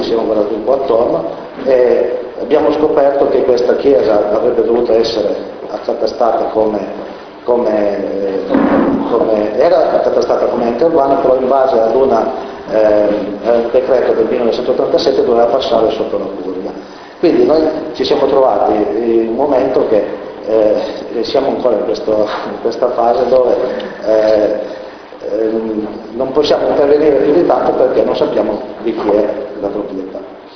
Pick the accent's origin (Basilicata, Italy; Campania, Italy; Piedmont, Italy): Piedmont, Italy; Mombello di Torino; noi siamo di Mombello di Torino